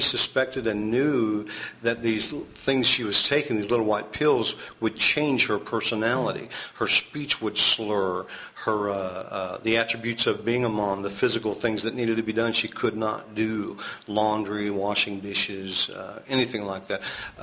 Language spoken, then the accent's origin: English; Evansville, Indiana, United States; In Evansville. I have lived on every side of town. East side, west side, south side.